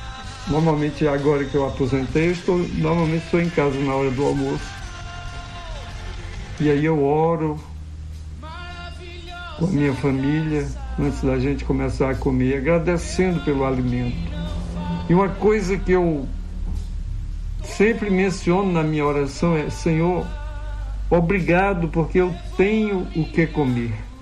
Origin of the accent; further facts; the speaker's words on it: Brazil; born there; Eu nasci no Seringal, na beira do rio, longe da cidade. E de repente, Ele foi me trazendo, me trouxe para a cidade, depois me trouxe para a capital